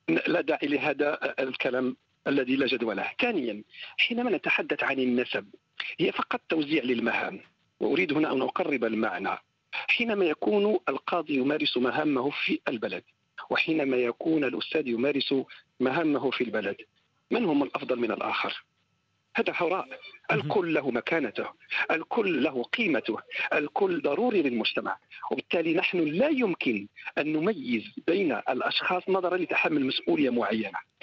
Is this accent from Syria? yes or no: no; Morocco; مثلا نأخذ بلدي المغرب